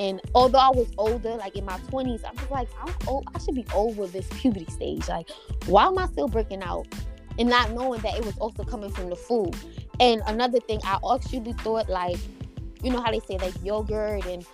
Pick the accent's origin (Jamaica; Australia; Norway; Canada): Jamaica; now in New York, United States; But see, we're West Indian, right? So certain herbs, they didn't have it in the United States. So my grandmother had to send the herbs to I live in New York. So she had to send this from Jamaica to New York.